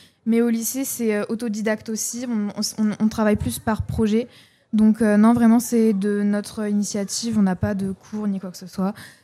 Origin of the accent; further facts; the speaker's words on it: La Souterraine, Nouvelle-Aquitaine, France; on vient de Creuse à La Souterraine, vous connaissez sans doute pas